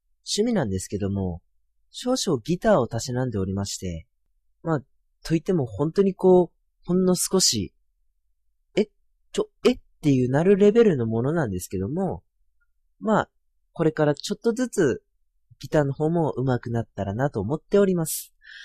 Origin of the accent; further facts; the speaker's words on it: Tohoku, Japan; 出身は、東北地方です。